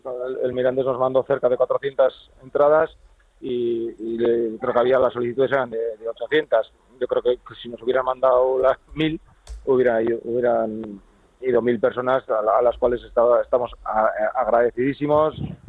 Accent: Basque Country, Spain; creo que somos cinco vascos, si no me equivoco ahora.

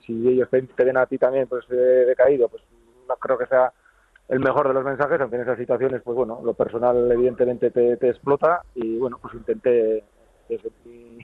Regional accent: Basque Country, Spain; creo que somos cinco vascos, si no me equivoco ahora.

